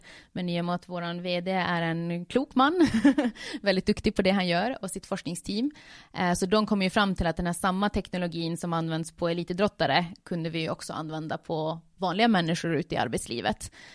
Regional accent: Norrbotten County, Sweden; now in Finland; trots ett väldigt finskt efternamn så kommer jag också ursprungligen från Sverige, uppe i Tornedalen, men har bott nu i Finland sedan 2007.

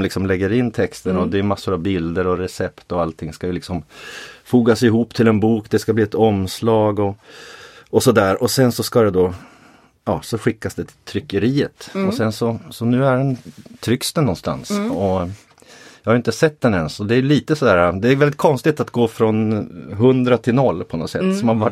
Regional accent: Piteå, Norrbotten County, Sweden; jag kom ju från Piteå ursprungligen.

